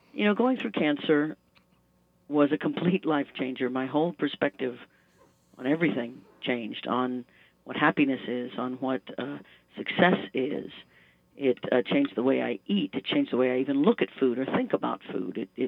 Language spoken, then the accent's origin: English; Leavenworth, Kansas, United States; That's when I was 3 years old. I grew up in Leavenworth, Kansas, and I remember being in the driveway of my neighbor's house because it was gravel.